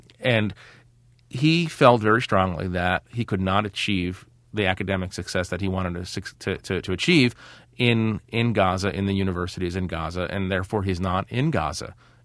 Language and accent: English; United States; I always felt when I was growing up in America like David Ben-Gurion.